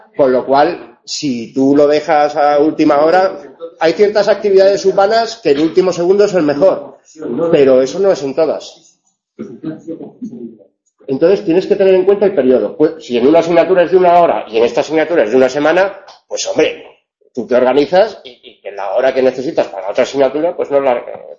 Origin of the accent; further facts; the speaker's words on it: Cartagena, Bolívar, Colombia; born there; yo nací en Cartagena de Indias, ¿sabe usted?